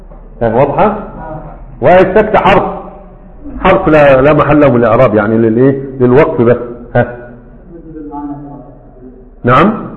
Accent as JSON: {"language": "Arabic", "country": "Egypt", "said": "وعندنا في مصر للمرأة"}